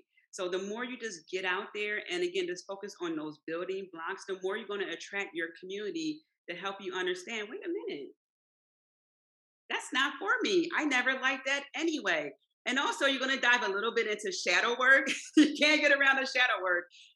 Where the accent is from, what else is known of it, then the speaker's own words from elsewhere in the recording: Philadelphia, Pennsylvania, United States; For example, I grew up in South Philly, so it's very much just a few demographics of people.